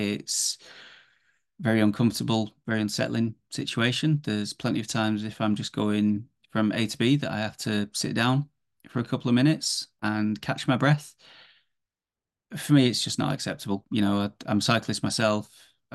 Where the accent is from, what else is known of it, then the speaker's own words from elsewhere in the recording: Rochdale, North West England, United Kingdom; So I grew up in Rochdale, which is just on the outskirts of Manchester. I've lived there all my life